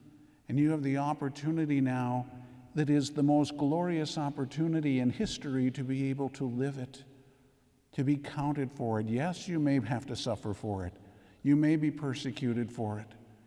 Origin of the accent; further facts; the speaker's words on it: United States; born there; So yes, I am born an American and I will die that way.